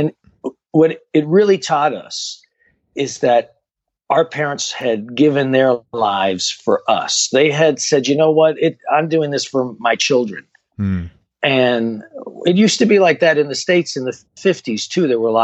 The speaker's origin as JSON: {"language": "English", "town": "Toronto", "region": "Ontario", "country": "Canada", "tie": "born or raised there", "said": "Growing up in Toronto in the time I did, we were all children of immigrants."}